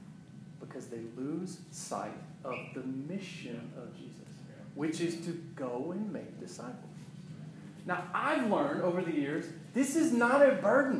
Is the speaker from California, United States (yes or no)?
no; Atlanta, Georgia, United States; I grew up in Atlanta, Georgia, one of the most religious places.